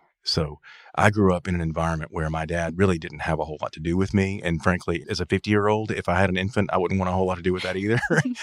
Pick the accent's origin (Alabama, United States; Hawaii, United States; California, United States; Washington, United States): Alabama, United States; Huntsville; Growing up here and growing up the way that I grew up in a retail family